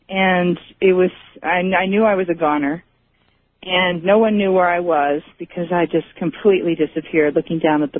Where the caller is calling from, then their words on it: San Diego, California, United States; I'm calling from San Diego.